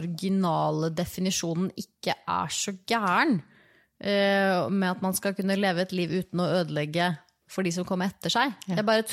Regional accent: Oslo, Norway; now in Dokka, Norway; Nei, jeg jo fra Oslo.

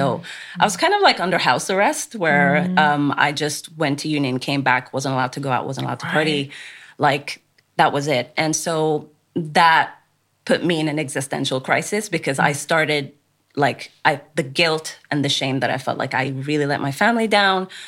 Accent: Abu Dhabi, United Arab Emirates; I was born and raised in the Emirates, so I was there, grew up, I'm number five out of five siblings, both mom and dad. And I grew up in Abu Dhabi, which was like the perfect place to have a childhood. Like, it was warm, it was an island

